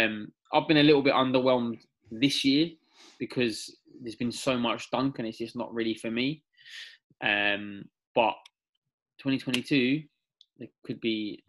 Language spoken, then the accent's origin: English; London, United Kingdom; so when I was growing up in London, there was a spate